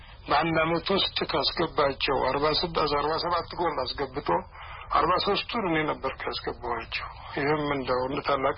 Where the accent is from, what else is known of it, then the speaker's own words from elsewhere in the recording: Jimma, Oromia, Ethiopia; born there; የተወለድኩት ጅማ ከተማ ጅሬን በሚባል ስፍራ የአባጅፋር ግቢ ባለበት በመስከረም አንድ ቀን 1914 ዓመተ ምህረት ነው።